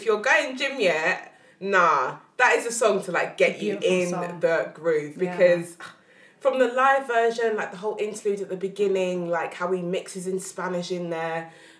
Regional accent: East London, London, United Kingdom; born there; also born or lived in Essex; I was born in East London, then I moved to Essex, and now I'm back in East London again.

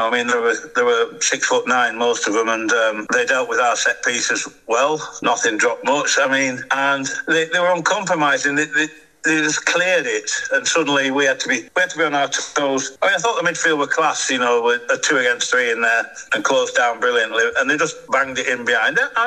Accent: Skipton, Yorkshire and the Humber, United Kingdom; It's only 6 miles or so from where I was born in Skipton and grew up.

